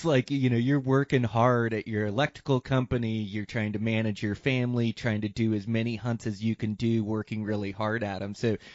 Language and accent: English; Washington, United States; See, I was born and raised in Washington.